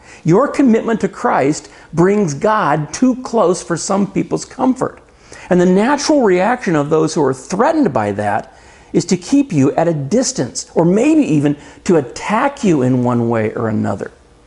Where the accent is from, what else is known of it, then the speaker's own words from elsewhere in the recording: California, United States; Most of you know that I grew up in California, and it's different there because almost everyone there came from somewhere else.